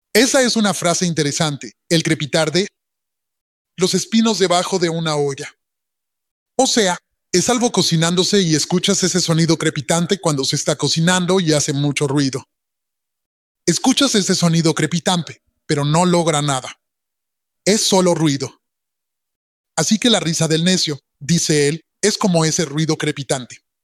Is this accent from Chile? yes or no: no; Baltimore, Maryland, United States; moved away as an adult; Cuando regreso a Baltimore, todavía tengo algunos de mis compas allá en Baltimore. Ahora, yo me fui de Baltimore cuando tenía 18 años, ¿ok? Llevo mucho tiempo lejos de Baltimore.